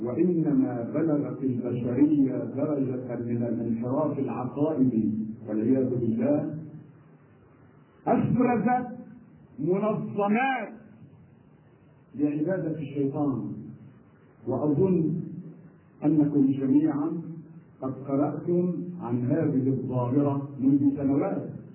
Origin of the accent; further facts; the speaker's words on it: Lebanon; وهنالك تسجيل فيلم عندنا في لبنان